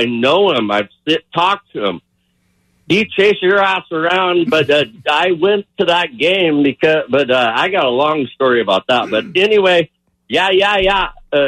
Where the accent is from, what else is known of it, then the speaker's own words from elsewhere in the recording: San Fernando Valley, California, United States; now in Newport Beach, United States; My voice is where am I from? The Valley.